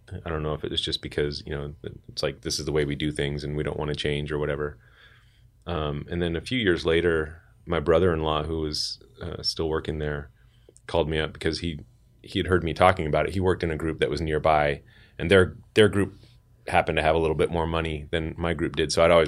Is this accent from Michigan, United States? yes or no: no; Los Alamos, New Mexico, United States; I grew up in Los Alamos, so I ended up going back to the laboratory there.